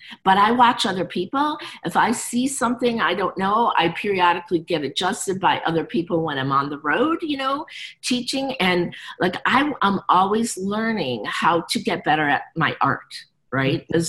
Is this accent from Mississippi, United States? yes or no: no; Chicago, Illinois, United States; You know, I grew up in Chicago, so the old movie, The Blues Brothers.